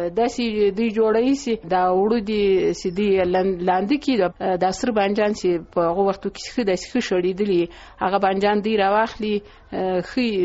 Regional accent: Zabul, Afghanistan; now in Herat, Afghanistan; زه د زابل دی ولایت یم او تقریبا شل کاله کې چې زه په هرات کې ژوند کوم.

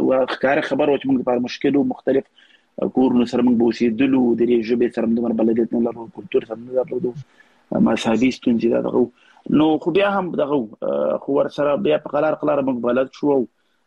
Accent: Pakistan; moved away as an adult; also born or lived in Kabul, Afghanistan; now in England, United Kingdom; زه خپل مخ اصلا د کونړ یو مګرم زه بیا په کابل کې زیږیدل یم. بیا د ستالور کال په عمر کې موږ راغلو پاکستان ته. بیا پاکستان کې تقریبا 30 کال کم وخت مول ته خپل تیر کو. بیا غنور سره راغلم انګلستان ته.

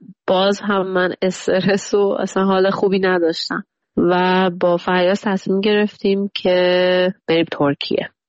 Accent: Iran; الانی که اینجا نشستم به دور از ایرانم

